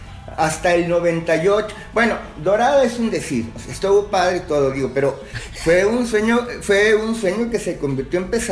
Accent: Mexico City, Mexico; moved away as an adult; now in Guadalajara, Mexico; Mira, yo soy chilango. Ajá. Digamos, yo me vengo, llego aquí a Guadalajara en el 80

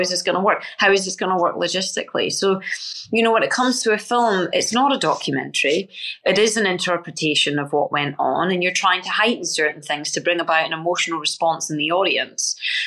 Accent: United Kingdom; And it was something I did not appreciate as a British person that has always been on the winning side, for want of a better word.

